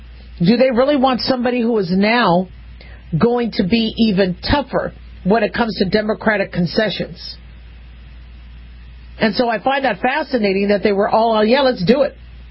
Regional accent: United States; I told you, as an American, I love the fact that we are a representative democracy

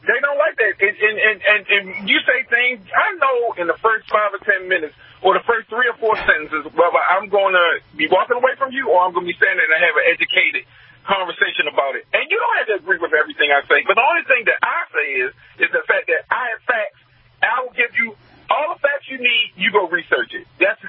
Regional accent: Queens, New York, United States; now in Baltimore, United States; because I'm not from Baltimore, I'm from Queens, New York, but I live in the Baltimore region.

